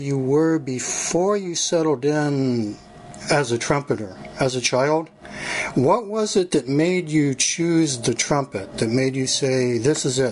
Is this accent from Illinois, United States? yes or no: yes; Chicago, Illinois, United States; And you're coming to Chicago, which is my hometown, in a couple of days.